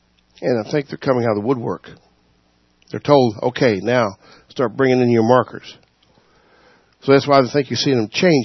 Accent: West Jefferson, North Carolina, United States; I went to West Jefferson, North Carolina, way up in the mountains. It's my hometown, actually.

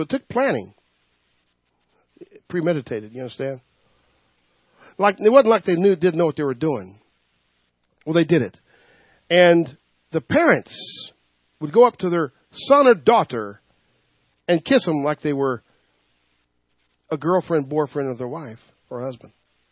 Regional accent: the South, United States; Y'all. There was, yeah, I'm from the South. Y'all. All y'all.

